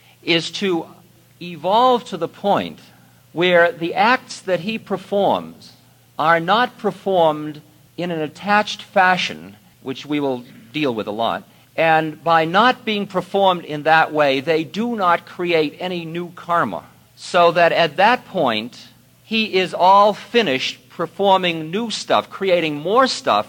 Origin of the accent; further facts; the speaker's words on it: Newton Centre, Massachusetts, United States; What about all the rest of the people I grew up with in Newton Center